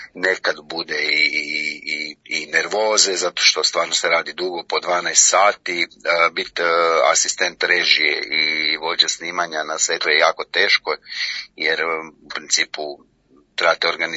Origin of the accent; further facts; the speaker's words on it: Vareš, Federation of Bosnia and Herzegovina, Bosnia & Herzegovina; also born or lived in Semizova Ponikva; Rođen sam u Semizovoj Ponikvi, mislim da sam živio tamo 2 godine, onda sam se preselio u Vareš. U ulici Đure Đakovića, taj kvart smo mi zvali u Varešu, koliko god da je Vareš bio mali, Bazenčani.